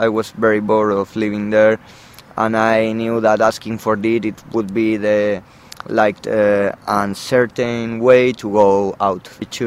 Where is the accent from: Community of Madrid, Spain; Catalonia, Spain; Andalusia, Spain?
Community of Madrid, Spain; Madrid; English is a second language; now in Ljubljana, Slovenia; I'm an Erasmus student and I come from Madrid. I'm 21 years old and I study sociology.